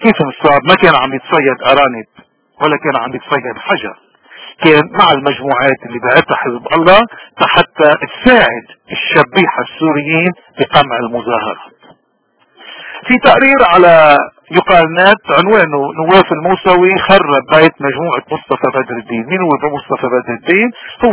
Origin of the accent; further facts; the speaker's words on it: Lebanon; بيجسد كل شيء نحن من آمن فيه كلبنانيين